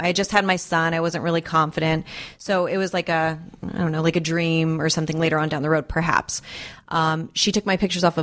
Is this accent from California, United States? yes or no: yes; Valencia, California, United States; Valencia.